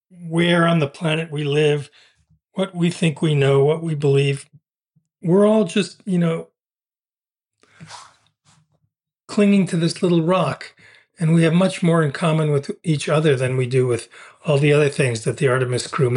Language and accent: English; United States; You know, I live in Arizona. So, you know, of course, I'm American